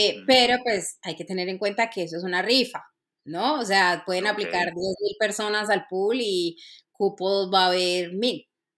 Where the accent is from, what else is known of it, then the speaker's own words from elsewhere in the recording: Chile; Y para ese caso, por ser de Chile, pues pido un ETA